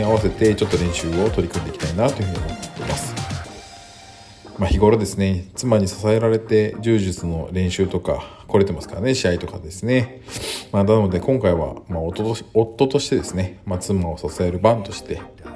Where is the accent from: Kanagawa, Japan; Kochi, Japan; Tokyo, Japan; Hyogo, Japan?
Kanagawa, Japan; Yokohama; 私の実家の横浜にも4泊ほど泊まりましたが